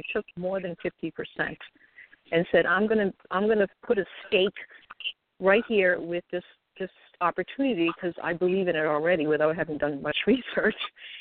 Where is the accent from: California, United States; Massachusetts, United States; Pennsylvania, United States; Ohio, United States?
Massachusetts, United States; I'm from Massachusetts.